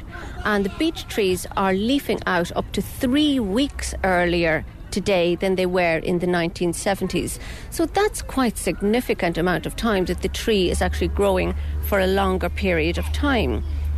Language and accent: English; Leinster, Ireland; I'm from the Cooley Peninsula in County Louth, and I grew up on a small farm there, so I was kind of always interested in conservation.